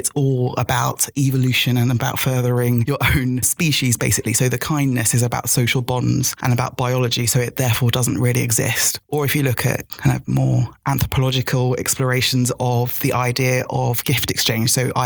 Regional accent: Lagos, Nigeria; born there; I was born in Lagos. I think it's one of the most populous cities in the world.

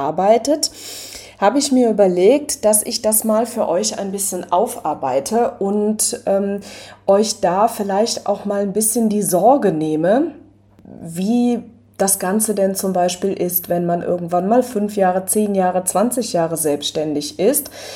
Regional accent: Rhineland, Germany; accent: Rhineland dialect; komme ich aus dem Rheinland und genau, dieser Dialekt, der muss irgendwie ein bisschen sein. Ich habe irgendwie mal versucht, ihn mir abzugewöhnen, was mir ehrlich gesagt nicht so richtig gelungen ist

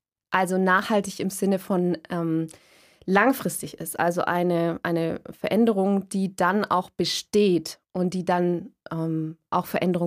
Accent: Bavaria, Germany; wir haben natürlich auch sehr viel Gips bei uns in Franken

